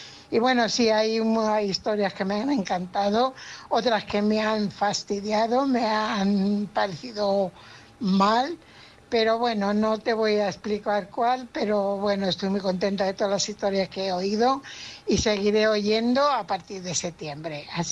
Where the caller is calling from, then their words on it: Fuenlabrada, Community of Madrid, Spain; corresponsal de Fuenlabrada.